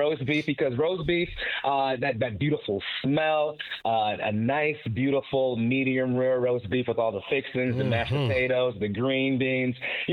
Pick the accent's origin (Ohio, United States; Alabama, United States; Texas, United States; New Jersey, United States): New Jersey, United States; You know, it's crazy. I'm actually from New Jersey, but did not have apple butter.